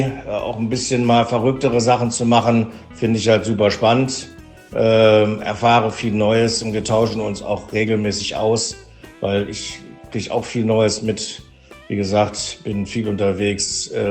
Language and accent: German; Rinteln, Lower Saxony, Germany; ich bin Luftlinie 300 Meter von Stadt Kassel in Rinteln an der Weser aufgewachsen. Da ist mein Elternhaus